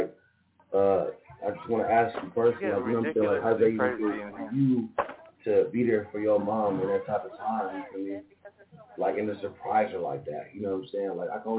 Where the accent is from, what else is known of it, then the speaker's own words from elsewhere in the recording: California, United States; I'm from the Bay Area, man.